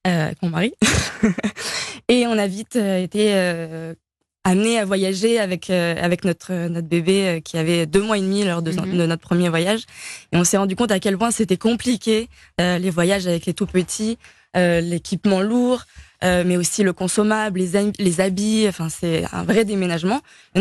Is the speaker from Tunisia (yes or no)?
no; France; Moi, je suis la fondatrice, je suis française.